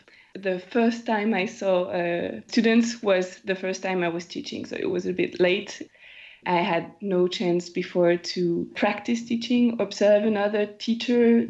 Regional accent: Bordeaux, Nouvelle-Aquitaine, France; So I'm from Bordeaux

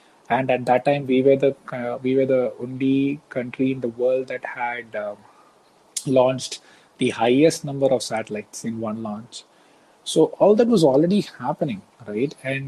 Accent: India; now in United States; hey, I'm from India

